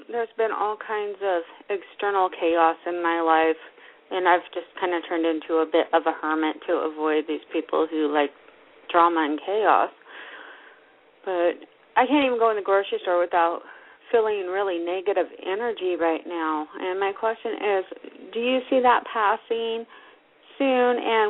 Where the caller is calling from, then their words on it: Alaska, United States; I'm calling from Alaska.